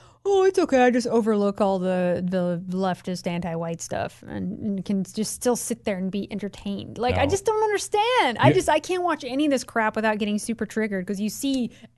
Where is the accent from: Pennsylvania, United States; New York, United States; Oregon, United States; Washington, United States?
Oregon, United States; Bend; I mean, I grew up in Bend, Oregon, which is gorgeous, you know.